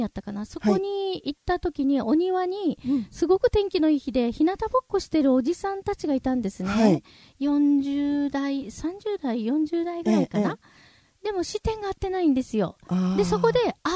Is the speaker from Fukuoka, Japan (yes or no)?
yes; Omuta, Fukuoka, Japan; 福岡県大牟田市出身なんですね